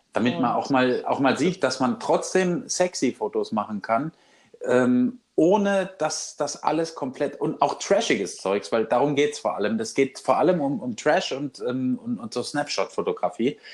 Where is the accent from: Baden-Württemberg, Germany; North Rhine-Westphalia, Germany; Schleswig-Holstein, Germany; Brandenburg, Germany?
Baden-Württemberg, Germany; Wiesloch; Ich komme aus Baden-Württemberg. Das ist aus der Kurpfalz, aus Wiesloch. Das ist nicht Schwaben.